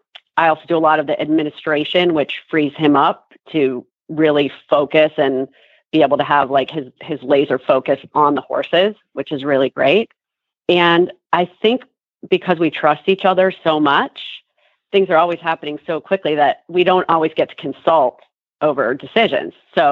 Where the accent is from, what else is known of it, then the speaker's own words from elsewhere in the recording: Cleveland, Ohio, United States; I grew up in Cleveland, Ohio, and I was horse crazy from a young age.